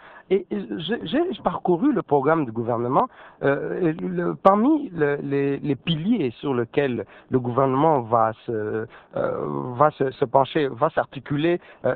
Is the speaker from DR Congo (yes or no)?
yes; DR Congo; Elle avait ses retranchements chez nous au Congo.